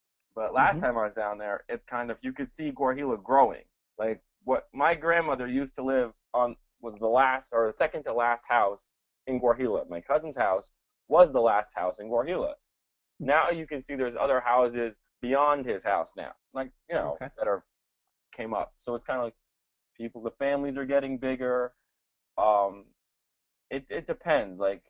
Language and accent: English; United States; I grew up in the States as an only child.